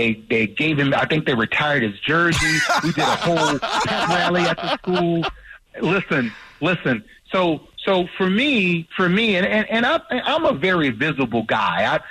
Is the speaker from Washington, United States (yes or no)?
no; New Orleans, Louisiana, United States; I just did not like the Niners growing up in New Orleans, being a huge Saints fan